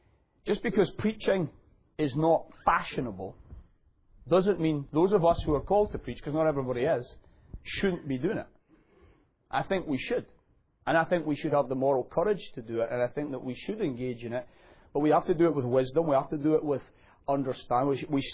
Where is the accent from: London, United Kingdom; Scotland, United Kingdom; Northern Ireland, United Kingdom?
Scotland, United Kingdom; I'm just Scottish